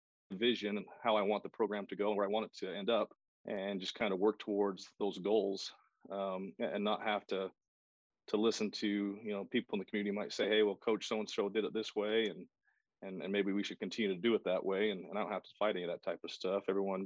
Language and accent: English; Laketown, Utah, United States; So I'm from the Bear Lake area by, in Lake Town is the town I grew up in. A lot of people don't know where that's at, but it's up by Bear Lake.